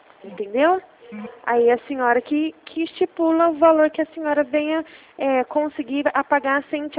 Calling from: Ribeirão Preto, São Paulo, Brazil; eu falo da cidade de Ribeirão Preto.

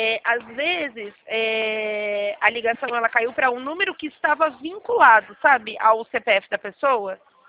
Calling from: Limeira, São Paulo, Brazil; Eu estou aqui no estado de São Paulo, tá? Minha cidade é Limeira.

